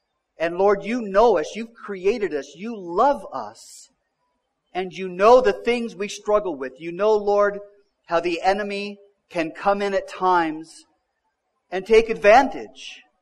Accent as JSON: {"language": "English", "town": "Los Angeles", "region": "California", "country": "United States", "tie": "born or raised there", "also_born_or_lived": "Missouri", "said": "I grew up in Southern California, the Los Angeles area, on the beaches of Southern California. So I grew up surfing."}